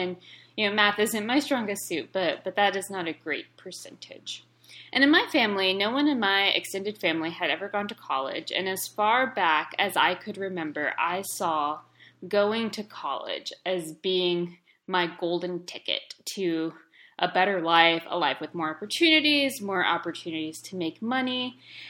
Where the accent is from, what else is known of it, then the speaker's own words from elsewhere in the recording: Texas, United States; So I'm from a small town in South Texas, as far south as you can get. My hometown had 26,000 people